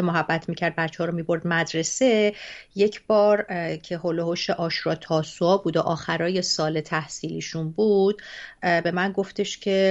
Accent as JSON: {"language": "Persian", "country": "Iran", "also_born_or_lived": "Dubai, United Arab Emirates", "moved": "yes", "lives_now": "California, United States", "said": "من الان 8 سال و خورده ایست که در کالیفرنیا هستم ولی خب من خیلی ساله که از ایران آمدم بیرون اما 9 سالی در امارات بودم در دبی. بنابراین من به سن فرزندانم از ایران دور بودم یعنی تقریبا 23 سال"}